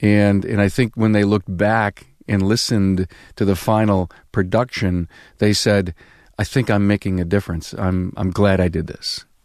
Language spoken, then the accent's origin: English; Buffalo, New York, United States; I'm from Buffalo, so you know who I'm going to be rooting for, right?